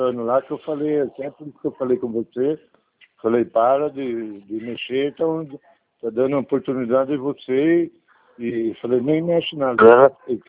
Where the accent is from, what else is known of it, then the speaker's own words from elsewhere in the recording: Araras, São Paulo, Brazil; Então, eu sou Araras aqui, é centro.